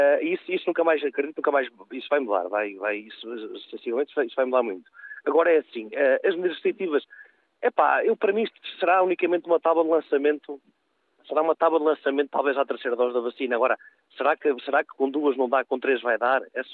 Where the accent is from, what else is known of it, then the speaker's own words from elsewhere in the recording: Portugal; Não se cansa só nós como portugueses